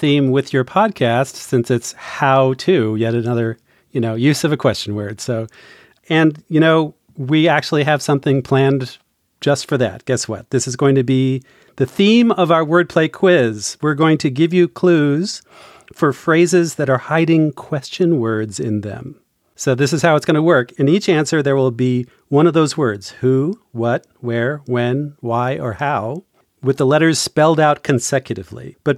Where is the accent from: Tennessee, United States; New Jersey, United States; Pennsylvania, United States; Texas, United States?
New Jersey, United States; I grew up a bit north of there in Hunterdon County.